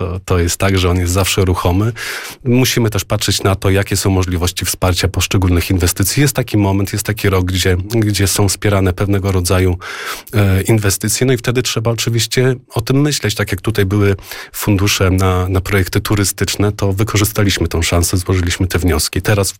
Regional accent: Łyse, Masovian Voivodeship, Poland; Ja mieszkam w miejscowości Łyse. W Łysych mieszkam od lat 18 lat mieszkam w Łysych, natomiast w gminie Łysy mieszkam od zawsze. Urodziłem się tutaj, wychowałem się tutaj i Niedziela Palmowa jest od zawsze w mojej pamięci, czyli od 43 lat.

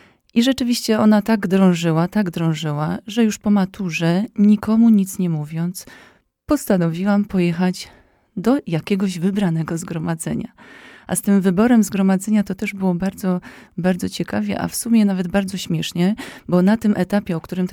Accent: Silesian Voivodeship, Poland; now in Zambrów, Poland; jestem w Zambrowie, jestem na tym terenie, na Podlasiu. Inne warunki, inne realia, inne życie, bo pochodzę ze Śląska i rzeczywiście całe moje życie spędziłam na Śląsku.

